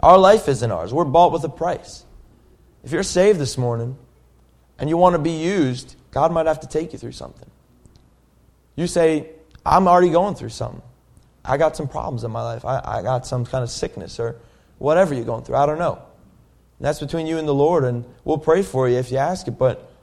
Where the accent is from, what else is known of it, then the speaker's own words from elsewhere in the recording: Somerset, New Jersey, United States; I'm from Somerset, New Jersey, by the way.